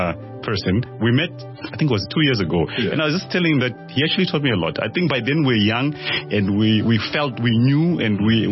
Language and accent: English; Zimbabwe; also born or lived in Namibia; So I am originally from Zimbabwe, and I studied in Zim, like I did my grade 1 and grade 2 there. Then I moved to Namibia in the northern part of the country.